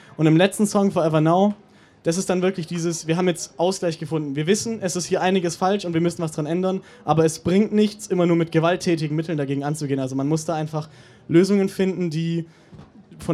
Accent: Reutlingen, Baden-Württemberg, Germany; da, wo ich herkomme, aus Kreis Reutlingen

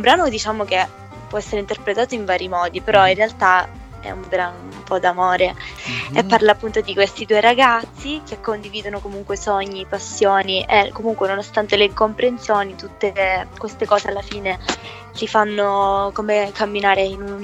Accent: Catania, Sicily, Italy; Io Catania.

